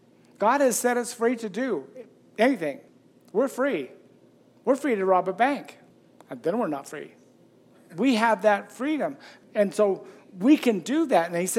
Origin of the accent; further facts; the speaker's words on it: Utah, United States; Growing up in Wilson Lane up by Ogden, my neighbors didn't even have locks on their doors.